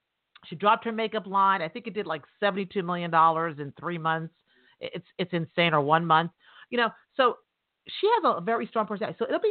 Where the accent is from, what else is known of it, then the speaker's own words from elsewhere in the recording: New York, United States; Now, if anybody knows anything about New Jersey, I just want you to know I'm from New York.